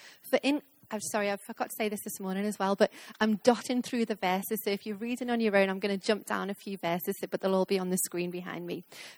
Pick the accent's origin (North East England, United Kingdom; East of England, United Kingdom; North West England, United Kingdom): North West England, United Kingdom; Liverpool; now in London, United Kingdom; I'm from Liverpool, which, as I said this morning, is a wonderful city in the north, if you ever make it up there. But now it's fun to call London home for the while.